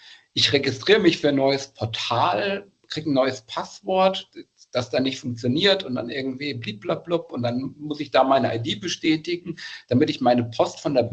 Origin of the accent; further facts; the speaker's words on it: Bavaria, Germany; aus Bayern komme ich